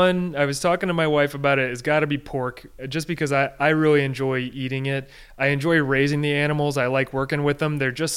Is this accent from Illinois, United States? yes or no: yes; Illinois, United States; I also need to disclose I'm from Illinois, so we're talking flat corn country where I grew up.